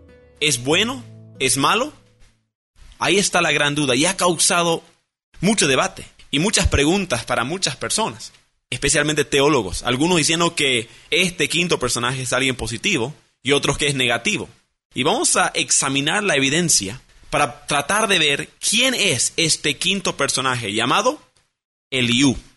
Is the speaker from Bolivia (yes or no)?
yes; Bolivia; also born or lived in United States; yo soy más boliviano que cualquiera, ¿por qué me hablan así? Entonces para muchos yo soy un enigma, ¿verdad? Porque no saben cómo explicar quién soy, porque soy de dos culturas, americano y también boliviano.